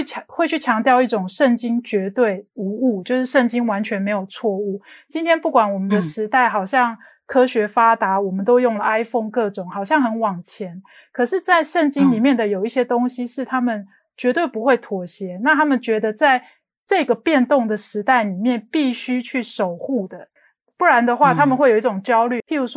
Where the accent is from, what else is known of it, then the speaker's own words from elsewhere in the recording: Kaohsiung, Taiwan; 因为很不幸的我就是一个高雄人